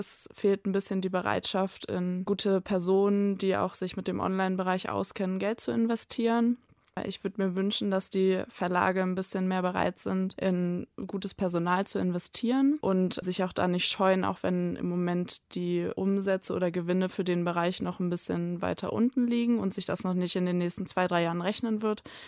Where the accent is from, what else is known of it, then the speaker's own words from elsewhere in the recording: Hamburg, Germany; ich komme aus Hamburg.